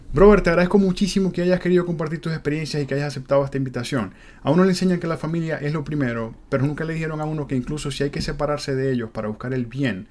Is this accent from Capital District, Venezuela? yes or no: no; Maracaibo, Zulia, Venezuela; Cuando yo salí de Maracaibo, se quedaba mi hermano y se quedaba mi mamá también en Maracaibo.